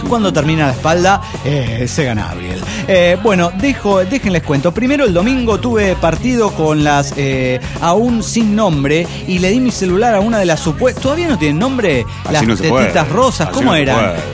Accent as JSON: {"language": "Spanish", "country": "Guatemala", "said": "les aviso que las guatemaltecas también aplican eso"}